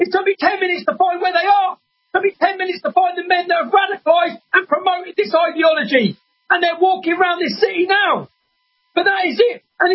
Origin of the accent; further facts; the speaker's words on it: Luton, East of England, United Kingdom; From my hometown of Luton, when our soldiers were attacked, we gave birth to the United People of Luton